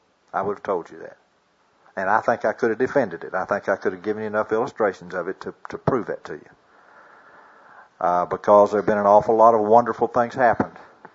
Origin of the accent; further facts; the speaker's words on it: McAllen, Texas, United States; I was born in Edinburgh, grew up in McAllen